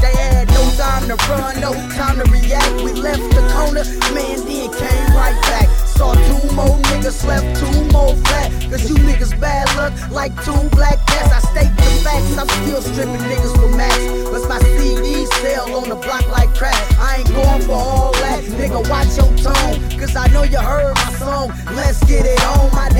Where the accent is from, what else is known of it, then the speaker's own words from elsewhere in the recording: California, United States; From the Bay, Bay, nigga, I'm from the Bay too.